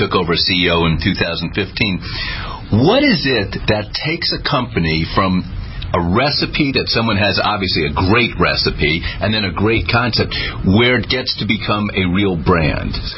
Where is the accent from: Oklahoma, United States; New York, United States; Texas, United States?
New York, United States; And I'm a New Yorker. I'm a Yankee, so we don't have any of these up here.